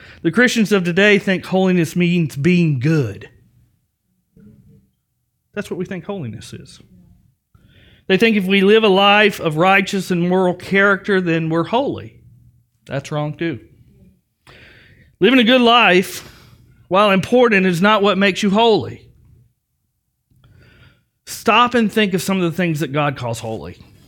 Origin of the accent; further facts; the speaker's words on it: the South, United States; You know, growing up in the South, we had two sets of dishes.